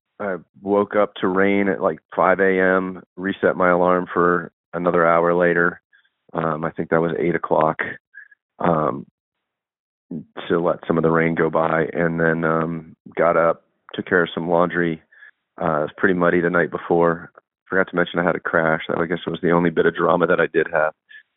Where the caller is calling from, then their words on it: Snowshoe, West Virginia, United States; I'm calling in from Snowshoe, West Virginia.